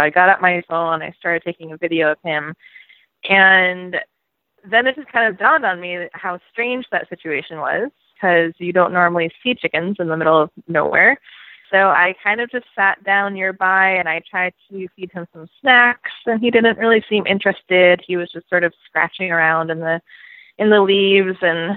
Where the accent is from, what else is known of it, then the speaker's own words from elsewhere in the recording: Maine, United States; now in Seattle, United States; So I've actually only been living in Seattle for about 4 years. I'm originally from Maine, so the complete opposite side of the country.